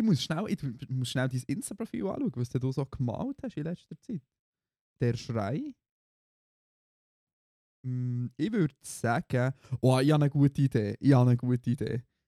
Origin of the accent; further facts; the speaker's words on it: Bern, Switzerland; Also ich habe schon gewusst, dass sie aus dem Emmital irgendwo kommen, aber ich nicht gewusst, dass sie aus meinem Heimatdorf kommen.